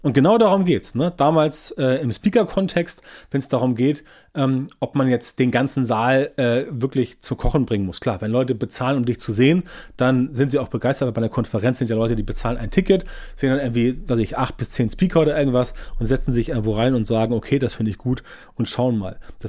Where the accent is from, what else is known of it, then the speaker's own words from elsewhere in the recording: Northern Germany, Germany; Ich bin kein Schwabe, komme aus dem hohen Norden